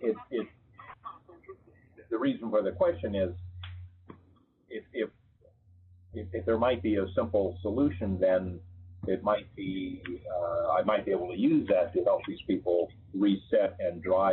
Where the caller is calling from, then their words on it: New Jersey, United States; New Jersey.